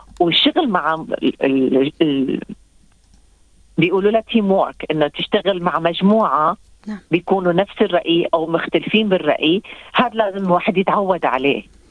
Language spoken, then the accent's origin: Arabic; Damascus, Damascus Governorate, Syria; أنا بديت لغتي كانت منيحة لما جيت من الشام، بس بيتقبلونا مثل ما أنا هلا أنا محجبة